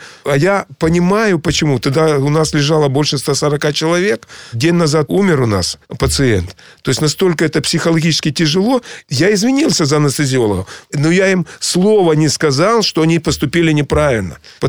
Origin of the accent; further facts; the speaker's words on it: Alushta, Crimea, Ukraine; born there; Я в Алуште.